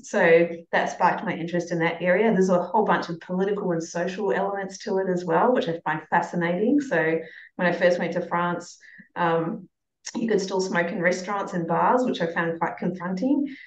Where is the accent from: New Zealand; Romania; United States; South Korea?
New Zealand; I grew up in New Zealand